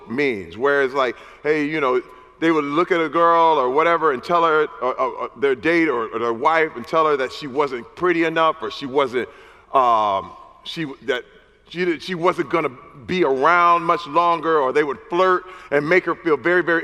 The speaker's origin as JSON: {"language": "English", "town": "Flint", "region": "Michigan", "country": "United States", "tie": "born or raised there", "said": "You know, I came up from Flint, Michigan. I was an athlete. I played 7 years in the NFL. Flint, Michigan was a very depressed area."}